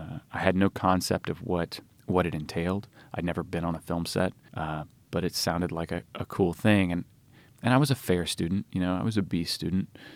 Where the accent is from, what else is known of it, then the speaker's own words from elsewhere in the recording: Little Rock, Arkansas, United States; You know, I love Little Rock. And I love Arkansas by extension